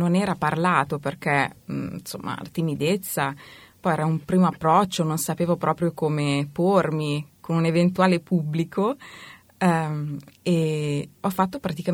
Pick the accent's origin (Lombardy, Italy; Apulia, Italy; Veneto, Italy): Lombardy, Italy; Milan; now in Florence, Italy; io sono nata e cresciuta a Milano, poi ho incontrato mio marito e mi sono trasferita a Firenze per amore